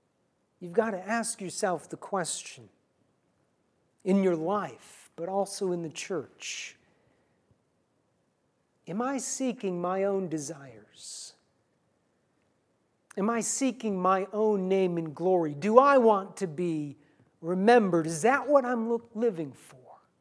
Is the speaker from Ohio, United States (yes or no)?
yes; Cleveland, Ohio, United States; I grew up around Cleveland, Ohio, and so I paid attention to the Cleveland Indians growing up.